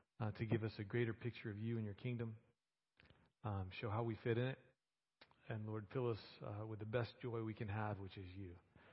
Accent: Texas, United States; I come here about three, four times a year, and I'm from Texas, so it's good to see some other Spanish-speaking people over here.

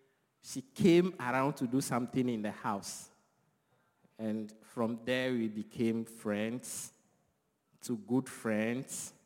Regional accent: Togo; also born or lived in Ghana; mostly when I said I'm from Togo and she's from Ghana, people always ask this question, how do we meet? I also attended my junior high, senior high, and university in Ghana.

